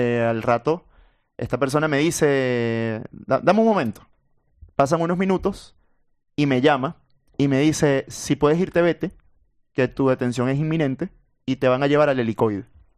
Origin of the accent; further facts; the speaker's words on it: Venezuela; fue una violación a mis derechos de identidad como venezolano.